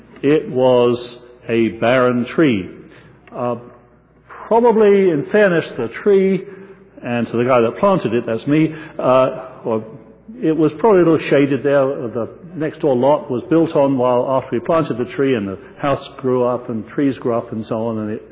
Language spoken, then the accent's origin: English; Croydon, London, United Kingdom; When I was a young boy, about 8 years old, growing up in England just after the Second World War, those of you with mathematical minds can now start calculating, my parents bought a wonderful old late Victorian house in Croydon, which was a suburb of London.